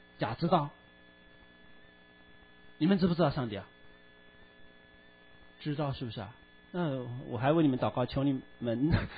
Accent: China; 你会发现我们中国人马上就会说报应

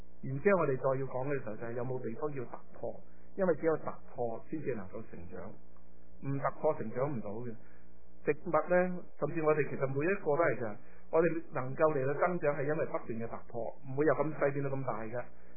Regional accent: China; 我们中国人会讲另一个叫苦口良药

